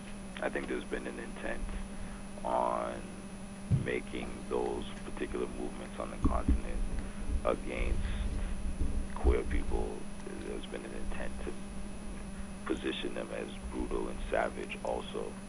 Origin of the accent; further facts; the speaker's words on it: Toronto, Ontario, Canada; born there; Yes, I was born in Toronto.